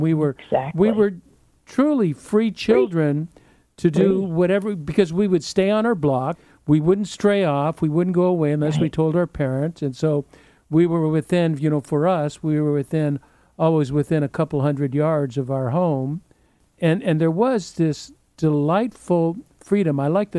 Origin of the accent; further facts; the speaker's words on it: Pico Rivera, California, United States; I took a trip to my hometown, to Pico Rivera, and visited my elementary, junior high school, my hangout. We used to cruise Whittier Boulevard.